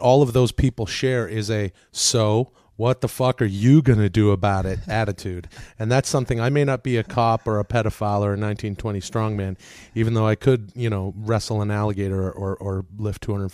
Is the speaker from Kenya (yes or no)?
no; Canada; I come from Canada where I see bears run up mountains